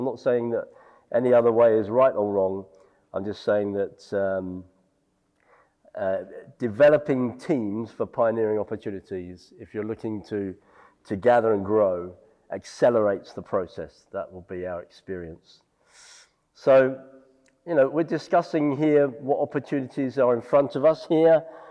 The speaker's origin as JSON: {"language": "English", "region": "London", "country": "United Kingdom", "said": "It's not that I come from London. I come from a city."}